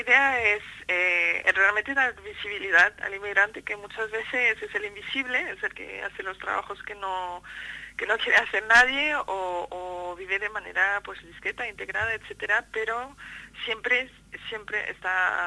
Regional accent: France; Spanish is a second language; aunque a mí me llaman comunitaria porque soy francesa, pero en muchos aspectos pues vivo la misma historia, ¿no?, de venir a vivir en otro país

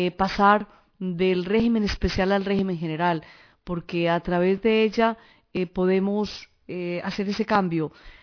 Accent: Colombia; now in Spain; llevo 3 años aquí en España, soy colombiana

